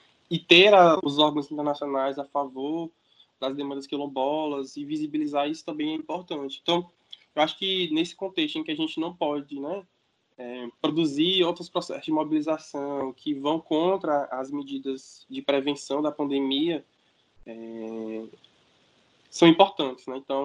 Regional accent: Teresina, Piauí, Brazil; Eu sou natural de Teresina, de onde eu estou falando com vocês.

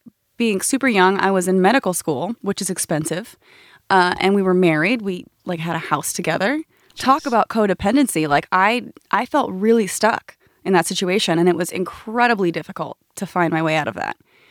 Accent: Florida, United States; now in California, United States; I grew up in Florida and now I live in California.

